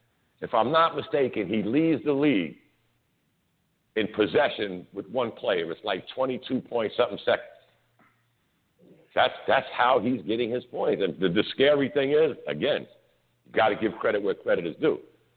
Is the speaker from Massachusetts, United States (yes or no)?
no; New York City, New York, United States; I'm a New Yorker guy. I don't like seeing our teams losing.